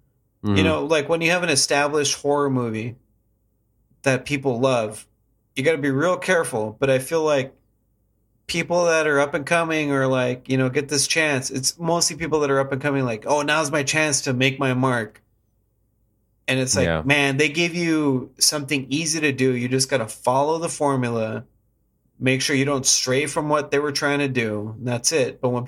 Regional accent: Texas, United States; Cause we're from Texas. We know he's not going to fucking survive a walk that far.

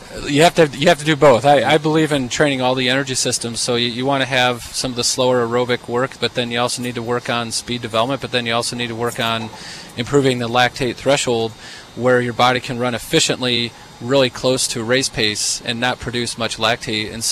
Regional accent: Phoenix, Arizona, United States; I grew up in Phoenix, and he took me out with the best 2 guys from the high school.

